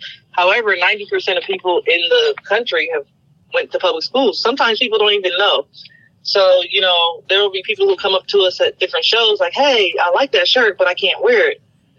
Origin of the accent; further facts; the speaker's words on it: Columbus, Ohio, United States; moved away as an adult; now in Cincinnati, United States; So I'm originally from Columbus, Ohio